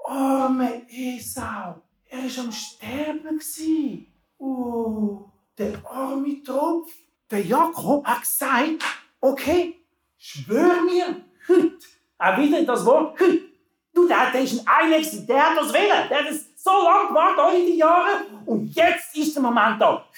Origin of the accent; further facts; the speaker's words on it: England, United Kingdom; Also da bei uns in England essen das Zeug schon am Morgen früh, das heisst Beans und Toast.